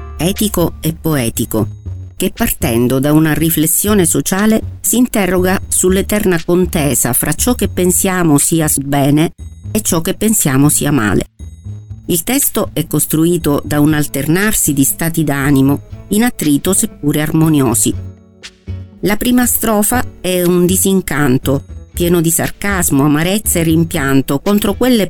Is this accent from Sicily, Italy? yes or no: yes; Sicily, Italy; Ho visto un po' quello che non avevo ancora visto in Sicilia e devo dirvi che è stato veramente bello scoprire i luoghi della mia terra che non conoscevo.